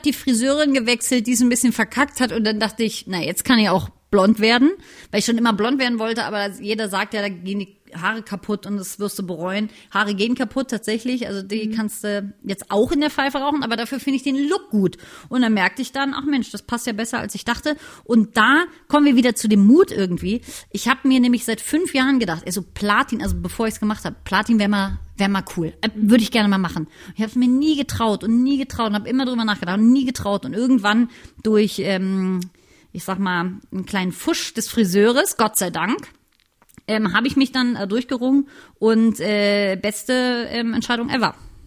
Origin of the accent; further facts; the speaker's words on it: Berlin, Germany; Und ja, ich komme aus Berlin